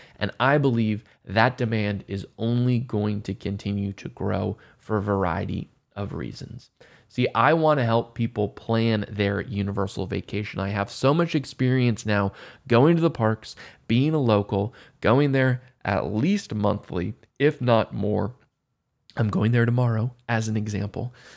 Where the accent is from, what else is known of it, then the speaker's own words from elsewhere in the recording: Maryland, United States; now in Orlando, United States; I actually moved down from my home state in Maryland to Orlando to become a Walt Disney World cast member.